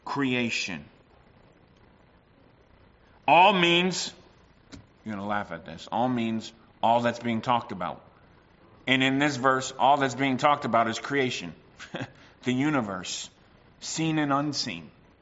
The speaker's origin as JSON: {"language": "English", "country": "United States", "tie": "born there", "said": "I know I was born in the States, so that probably shocks you, but I'm not a rebel rouser."}